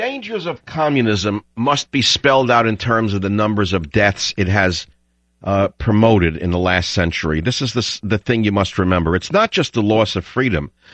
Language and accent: English; San Francisco, California, United States; Let's go back to San Francisco, which is my hometown.